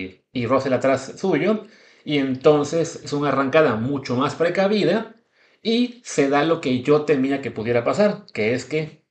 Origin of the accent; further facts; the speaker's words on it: Mexico; como somos mexicanos y este podcast está evidentemente siendo escuchado mucho más en México